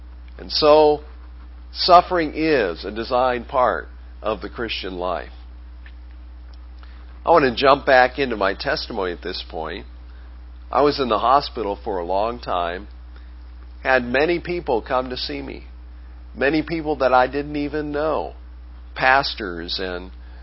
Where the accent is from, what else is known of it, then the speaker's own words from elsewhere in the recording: Maine, United States; now in Greenville, United States; And in less than a year, we relocated from Maine. We're maniacs. If you're born in Maine, you're a maniac. Sometimes you even act like it. So you can call us that. But we relocated to Greenville